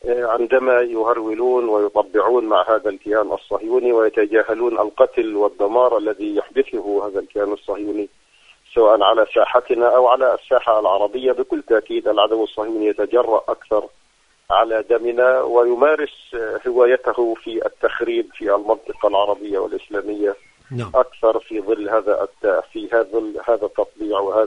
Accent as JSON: {"language": "Arabic", "country": "Palestine", "said": "ونحن كشعب فلسطيني نحن الضحية الأولى"}